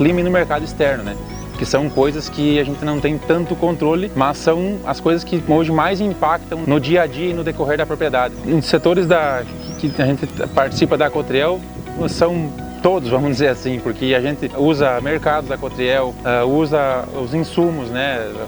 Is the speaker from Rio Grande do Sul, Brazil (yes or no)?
yes; Espumoso, Rio Grande do Sul, Brazil; now in Jacuizinho, Brazil; Eu sou natural de Espumoso e hoje resido aqui, trabalho aqui no interior de Jacuizinho.